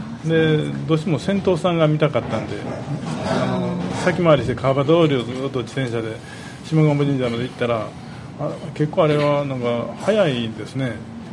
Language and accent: Japanese; Kyoto, Japan; 生まれてからずっと京都やのに、